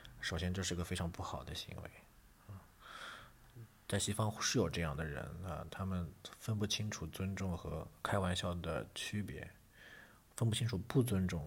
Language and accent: Chinese; China; 我当时说我是从中国来的